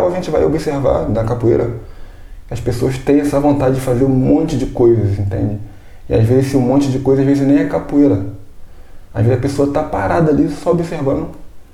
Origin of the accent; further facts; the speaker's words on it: Brazil; sou contramestre de capoeira Angola, sou brasileiro